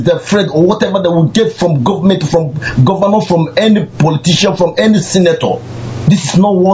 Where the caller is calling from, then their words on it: Germany; I'm calling from Germany.